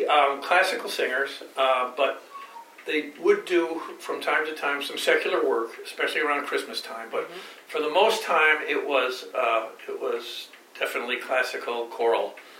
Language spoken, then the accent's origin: English; South East England, United Kingdom; which was back down to my hometown of Kent.